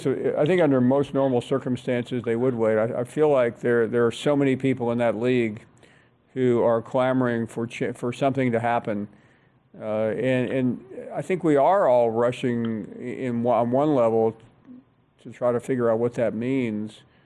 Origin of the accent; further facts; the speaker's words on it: the South, United States; But I'm a Southerner. I'm not from the Big Ten, so I don't know what Big Ten bylaw law is all about.